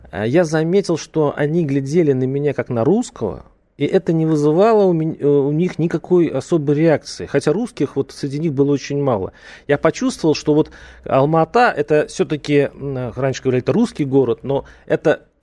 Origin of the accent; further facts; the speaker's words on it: Moscow, Russia; когда я сказал, что я из Москвы, они меня сразу отпустили.